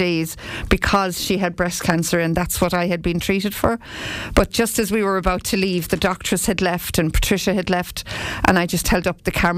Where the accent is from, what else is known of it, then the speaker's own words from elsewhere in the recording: Clooney, Ireland; I mean, I grew up in Clooney.